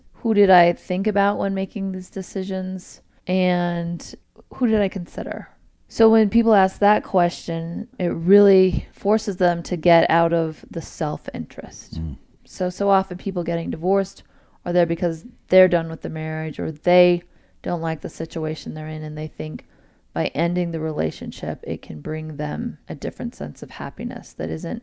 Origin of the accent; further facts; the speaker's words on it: Colorado, United States; I'm originally from Colorado.